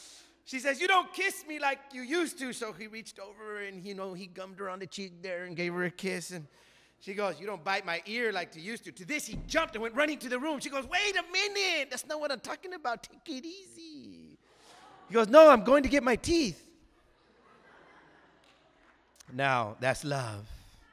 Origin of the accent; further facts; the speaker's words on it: Pasco, Washington, United States; We're from a place called Tri-Cities, Washington. I'm from Pasco, Washington.